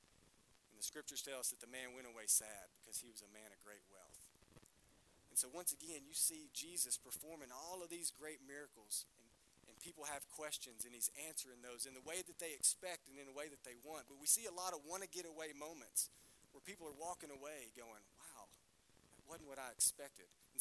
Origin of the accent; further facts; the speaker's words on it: Lone Oak, United States; But these were very popular where I grew up in Lone Oak, and this was a constant game with me and my friends.